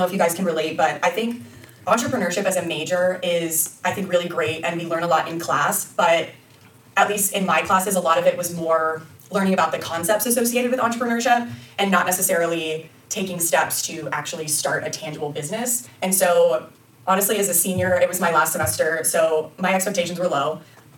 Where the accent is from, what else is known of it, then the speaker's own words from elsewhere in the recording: Austin, Texas, United States; Yeah, so I grew up in Austin, Texas. I'm currently living there now, so I've been there pretty much my entire life.